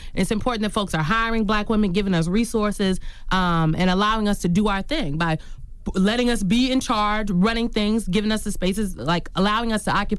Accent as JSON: {"language": "English", "town": "Omaha", "region": "Nebraska", "country": "United States", "said": "I'm from Omaha, Nebraska. Me and Malcolm X."}